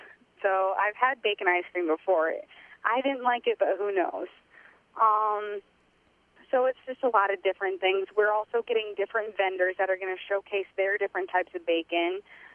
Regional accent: Nebraska, United States; I'm actually from Northeast Nebraska, and I am more cattle-oriented. I grew up in town, but going to Iowa State, of course you have to love pork.

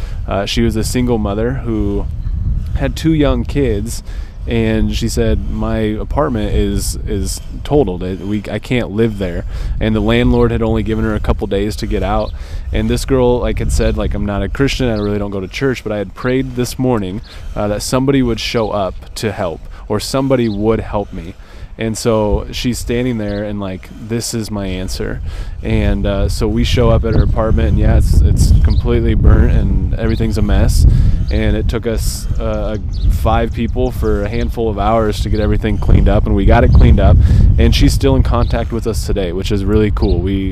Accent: Bellevue, Nebraska, United States; We are from Bellevue, Nebraska

